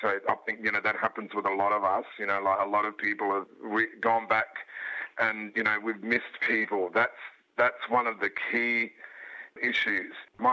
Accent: Northern Territory, Australia; born there; In my particular case, I wasn't even born in South Australia. I was born in the Northern Territory

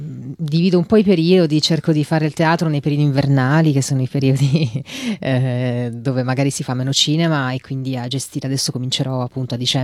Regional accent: Turin, Piedmont, Italy; now in Rome, Italy; io sono solo nata lì, sono cresciuta però in Italia, a Torino, e ho fatto, insomma, tutte le scuole lì, e adesso vivo a Roma da 15 anni ormai

